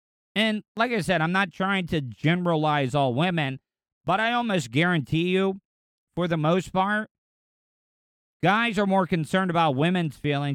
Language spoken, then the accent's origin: English; the South, United States; Like, men, especially in my case, growing up in the South, if you're depressed or you got some mental issue problems and stuff